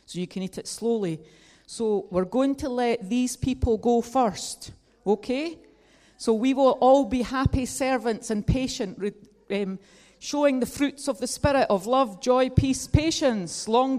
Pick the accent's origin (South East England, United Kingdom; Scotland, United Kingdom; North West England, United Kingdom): Scotland, United Kingdom; accent: Scottish; So if you don't understand my Scottish accent, speak to Michael.